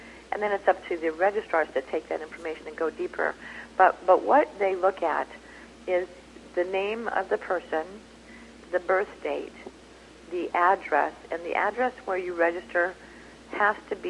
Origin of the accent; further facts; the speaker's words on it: United States; born there; Well, I have a birth certificate that shows that I was born in the United States.